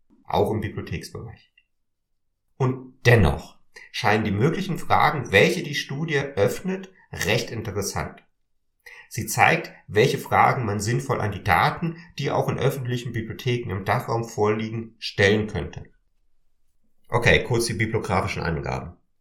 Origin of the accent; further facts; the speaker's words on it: Switzerland; wie man bei uns in der Schweiz sagen würde, der AGLU